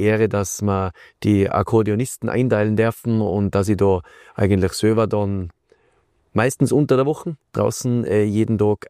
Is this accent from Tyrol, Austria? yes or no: yes; Tyrol, Austria; Bei uns in Tirol ist natürlich die Steirische schon weit verbreitet, bei die ganzen Musikanten.